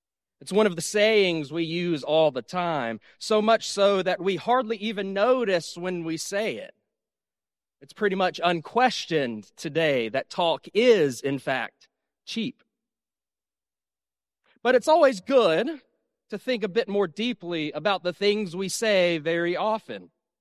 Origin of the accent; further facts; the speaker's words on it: the South, United States; I'm from the South, if you couldn't tell already, so I know firsthand there's a big difference in tone.